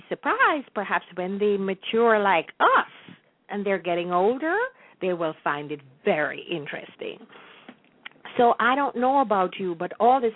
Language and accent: English; Jamaica; now in United States; what life was like when I was growing up in Jamaica, the years I had there. I've spent more time here in the United States than I did there.